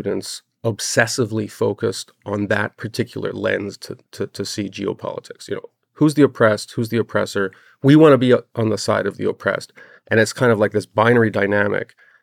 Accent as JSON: {"language": "English", "town": "Montreal", "region": "Quebec", "country": "Canada", "tie": "born or raised there", "said": "And I saw this in Montreal, because I grew up in Montreal."}